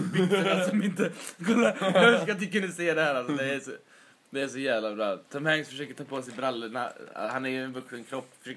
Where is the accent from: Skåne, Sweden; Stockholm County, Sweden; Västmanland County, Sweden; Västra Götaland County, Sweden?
Stockholm County, Sweden; Stockholm; Alltså, vi är från Stockholm.